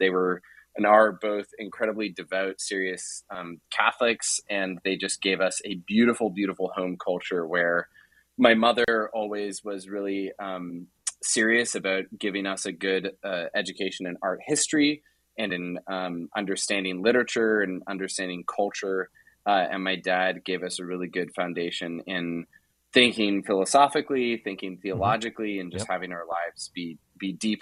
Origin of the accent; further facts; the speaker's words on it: Canada; Of course, you have of course successfully ooted me out as a Canadian.